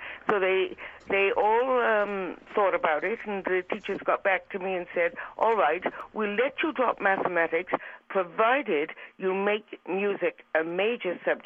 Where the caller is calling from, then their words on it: Toronto, Ontario, Canada; I'm calling from Toronto.